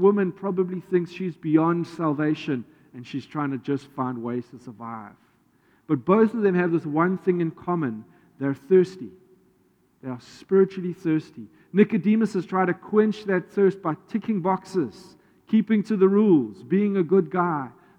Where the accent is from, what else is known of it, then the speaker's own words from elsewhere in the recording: Johannesburg, Gauteng, South Africa; the church that I grew up in back in Joburg